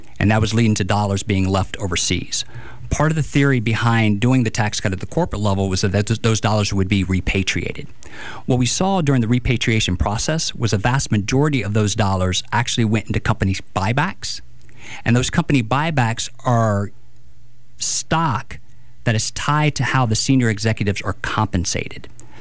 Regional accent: United States; I'm an American, and I love my country as much as you do.

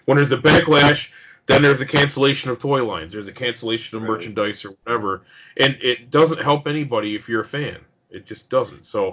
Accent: New York, United States; me and you growing up in New York together, you and I met, and, you know, we were in, like, fourth grade

